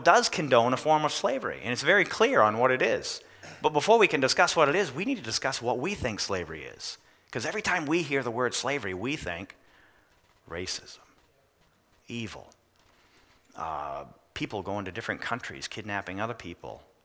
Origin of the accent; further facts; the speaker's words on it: Scotland, United Kingdom; That's right. I'm Scottish. That's terrible. I am. I am descendant of slaves.